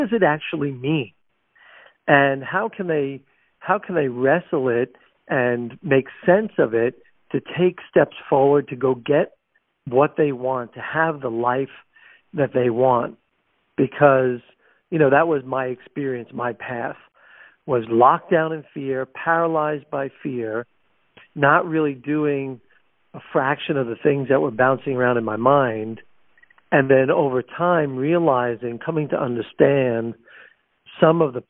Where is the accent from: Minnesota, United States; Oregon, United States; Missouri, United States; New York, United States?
New York, United States; So I grew up on Long Island, outside New York City, the 9th of 12 kids.